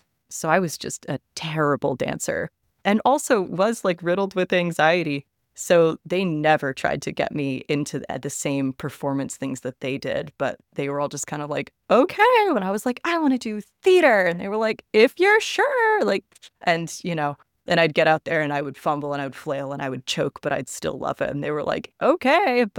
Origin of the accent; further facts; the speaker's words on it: Texas, United States; from Texas, from like Tomball, Hearn, Montgomery County. And the more I talk about this, the more my accent will come out and ruin your podcast. So I grew up overseas because my mom worked for the State Department.